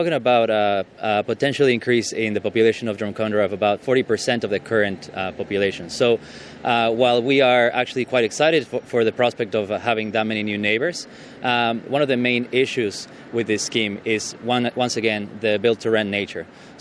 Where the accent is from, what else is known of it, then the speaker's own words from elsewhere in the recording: Mexico City, Mexico; I'm actually from Mexico City, and in Mexico City, we have buildings that are 60 stories high.